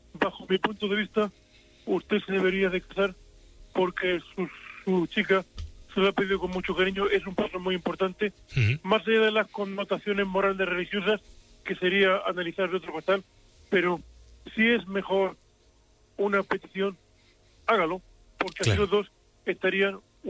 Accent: Alcantarilla, Region of Murcia, Spain; Yo soy de Alcantarilla

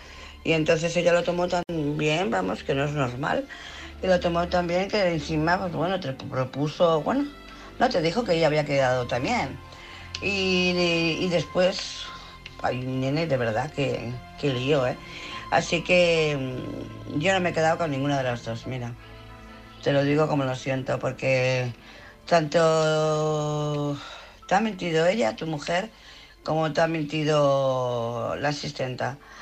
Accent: Barcelona, Catalonia, Spain; de Barcelona.

